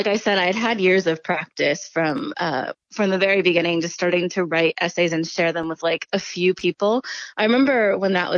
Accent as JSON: {"language": "English", "region": "Oregon", "country": "United States", "tie": "born or raised there", "said": "I grew up in a white family. I'm Korean American. Grew up in a small town in Southern Oregon."}